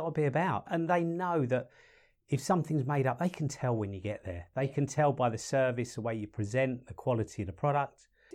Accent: London, United Kingdom; moved away as an adult; now in Perth, Australia; If you haven't guessed already, I'm from North London. Originally.

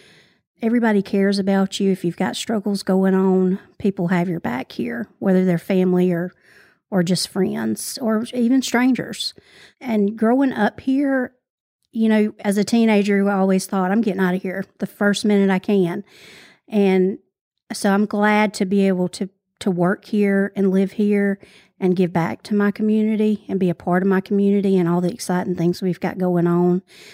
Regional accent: Hawkinsville, Georgia, United States; No, I grew up in Hawkinsville.

